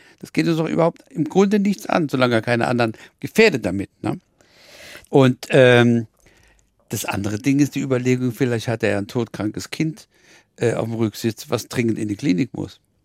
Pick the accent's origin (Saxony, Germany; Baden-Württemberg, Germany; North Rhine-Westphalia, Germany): Baden-Württemberg, Germany; Mannheim; accent: Mannheim dialect; Ich bin ja in Mannheim aufgewachsen. Da war ich ein Jahr alt. Ich kann also mehr ein bisschen das Mannheimerisch authentischer Babler als das Hessisch.